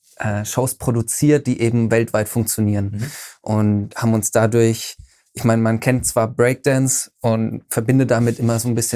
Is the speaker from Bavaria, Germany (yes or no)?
yes; Bavaria, Germany; Komm, wir machen eine Show, wir kommen aus Bayern, komm, wir machen eine Show in Lederhosen.